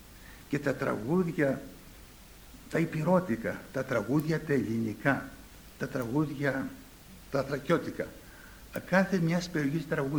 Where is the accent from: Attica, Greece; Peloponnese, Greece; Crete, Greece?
Crete, Greece; born there; Και εγώ γεννήθηκα στην Κρήτη και πήρα αγωγή ερήμην της Κρήτης.